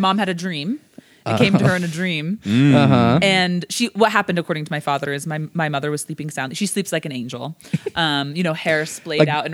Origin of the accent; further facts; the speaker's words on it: Denver, Colorado, United States; We're from Denver, Colorado.